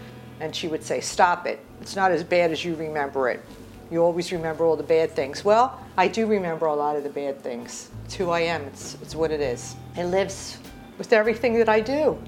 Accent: Philadelphia, Pennsylvania, United States; Born and raised in West Philadelphia, I grew up at 49th and Girard. My one grandmother lived up the street.

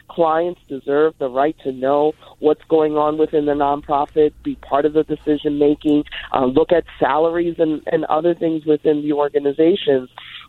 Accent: Philadelphia, Pennsylvania, United States; I grew up in Hunting Park

